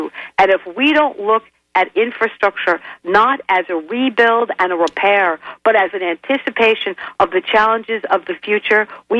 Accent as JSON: {"language": "English", "town": "Brooklyn", "region": "New York", "country": "United States", "tie": "born there", "said": "But where I was born in Bay Ridge, Brooklyn, there were more Norwegians than in Oslo, Norway."}